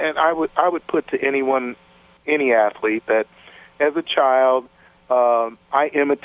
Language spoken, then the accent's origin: English; Cleveland, Ohio, United States; So I grew up in Cleveland, we attempted to throw the ball like Frank Ryan, or you wanted to run like Jim Brown